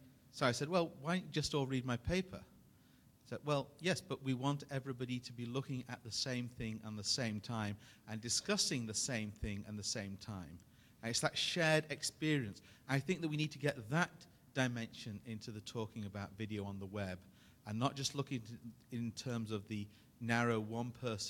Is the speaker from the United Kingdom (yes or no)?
yes; United Kingdom; they won't let me on site because I'm a British national.